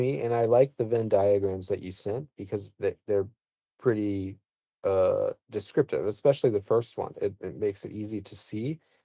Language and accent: English; New York, United States; And I'm also saying over here because I'm American and New York / New Jersey.